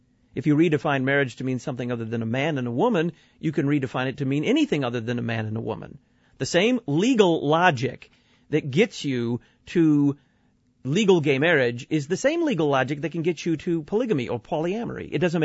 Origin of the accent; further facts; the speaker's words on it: Texas, United States; I can guarantee you, in the state I grew up with, if you're bigamous, I grew up in Texas.